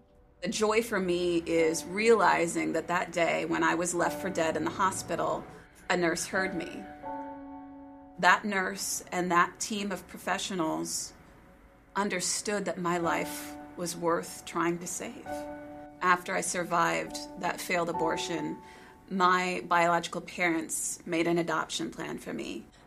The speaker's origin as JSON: {"language": "English", "town": "Sioux City", "region": "Iowa", "country": "United States", "tie": "born there", "said": "I was born in August of 1977 in Sioux City, Iowa."}